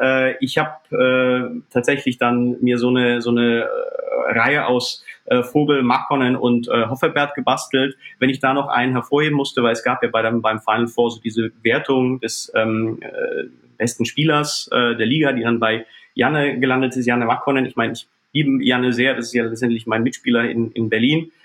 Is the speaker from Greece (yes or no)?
no; Czechia; German is a second language; ich komme ursprünglich aus Tschechien